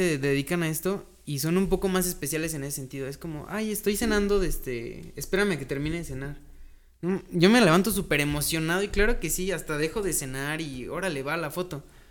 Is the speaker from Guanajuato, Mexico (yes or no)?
yes; Guanajuato, Mexico; now in Querétaro, Mexico; Querétaro me adoptó, pero mi corazoncito sigue siendo guanajuatense.